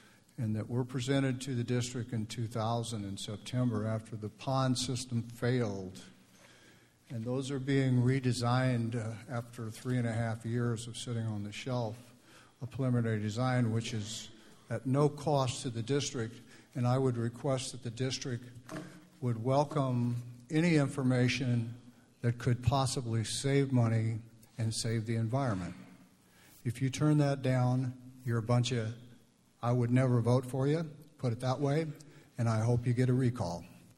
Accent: Los Osos, California, United States; I'm from Los Osos.

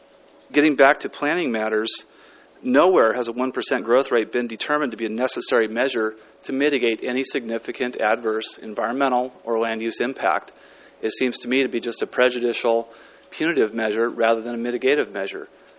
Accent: Isla Vista, California, United States; I'm originally from Santa Barbara, actually Isla Vista, if you can believe that.

